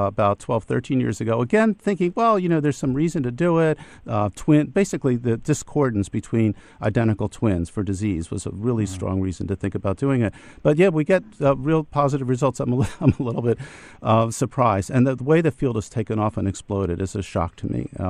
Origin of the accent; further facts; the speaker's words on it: Harrisburg, Pennsylvania, United States; I'm from Harrisburg, so I remember this.